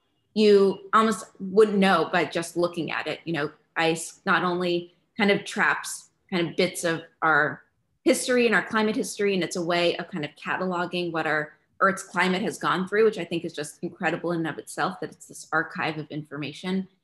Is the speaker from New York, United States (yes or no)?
no; Texas, United States; I grew up in Texas. We didn't really see ice or snow a whole lot.